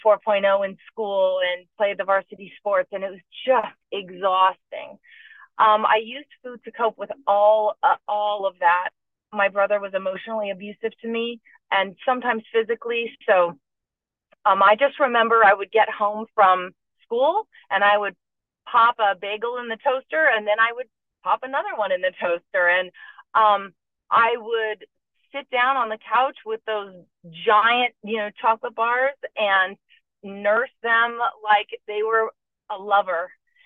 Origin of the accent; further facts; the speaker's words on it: San Pedro, California, United States; California, which is on the coast of Los Angeles.